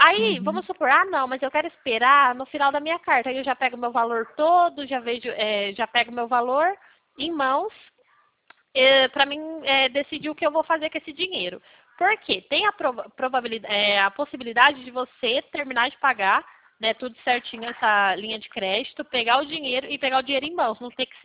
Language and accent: Portuguese; São Paulo, Brazil; não, eu sou do estado de São Paulo. Eu sou do estado de São Paulo.